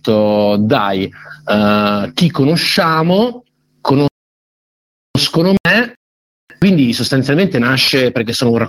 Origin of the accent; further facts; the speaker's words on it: Cantù, Lombardy, Italy; io sono Brianzolo, Cantù, vicino Como